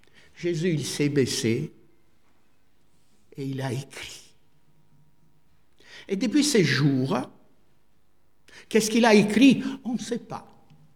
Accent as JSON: {"language": "French", "country": "Italy", "said": "Dans le 18e siècle en Italie, je suis italien donc je parle de l'histoire que je connais, hein."}